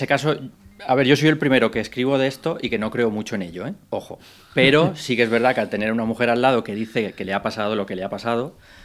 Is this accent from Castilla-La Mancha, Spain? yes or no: no; Alicante, Valencian Community, Spain; el Ayuntamiento de San Juan, que es mi pueblo, yo soy de Alicante.